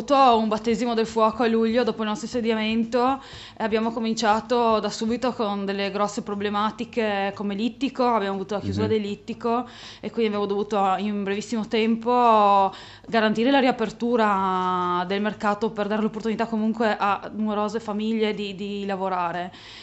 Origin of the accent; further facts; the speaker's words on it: Trieste, Friuli-Venezia Giulia, Italy; sono triestina, nata a Trieste